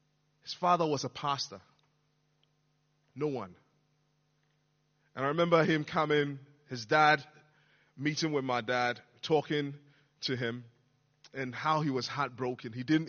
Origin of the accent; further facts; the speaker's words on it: Ghana; When I was growing up in Ghana